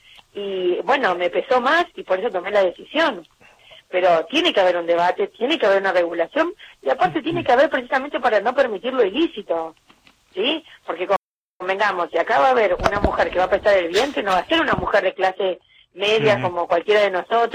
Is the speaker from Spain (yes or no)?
no; Entre Ríos, Argentina; now in Viedma, Argentina; Soy entrerriana. Soy patagónica por adopción.